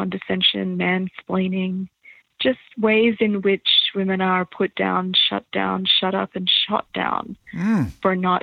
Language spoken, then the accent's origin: English; Australia; For those listeners who aren't familiar, as I wasn't being Australian